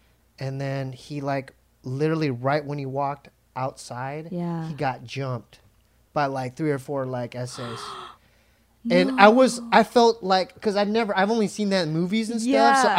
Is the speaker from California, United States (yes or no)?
yes; Poway, California, United States; But, I mean, it reminds me of Poway. Yeah. I'm from Poway.